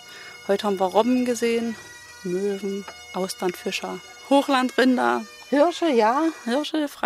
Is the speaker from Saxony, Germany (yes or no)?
yes; Klipphausen, Saxony, Germany; ich komme aus Klipphausen bei Meißen und liebe Schottland.